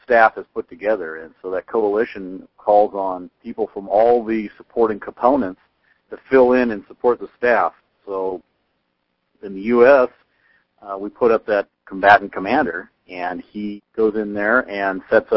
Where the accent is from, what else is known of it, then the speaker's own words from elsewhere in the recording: Montana, United States; the best trout water in the world right there in north central Montana, and Missouri River ran through my hometown, and grew up in an age when I could disappear at pretty much daylight and not be home until either supper or after sunset.